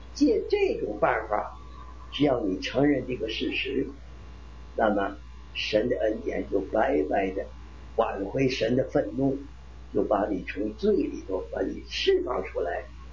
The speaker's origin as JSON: {"language": "Chinese", "region": "Northeast China", "country": "China", "tie": "born or raised there", "said": "我生在东北，三岁当亡国奴，我三岁，因为日本是1931年侵略中国，成立了东北，成立满洲国嘛，我28生"}